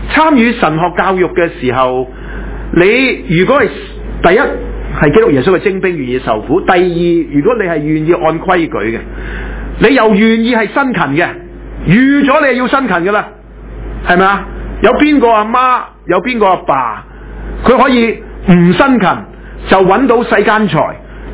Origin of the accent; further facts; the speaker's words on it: Canada; 你知我哋加拿大人咧，就對美國又憎又恨噶嘛